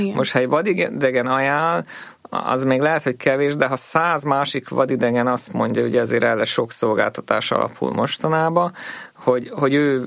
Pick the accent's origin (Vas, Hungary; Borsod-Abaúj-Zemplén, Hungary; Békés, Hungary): Vas, Hungary; Szombathely; now in Budapest, Hungary; mindketten Szombathelyről származunk